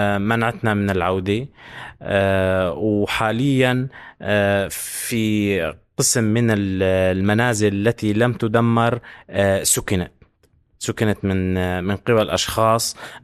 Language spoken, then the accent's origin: Arabic; Al-Ruwayf, Hama Governorate, Syria; بتاريخ 5/12 طلعنا من قريتنا نحن وعدد كبير من القرى المجاورة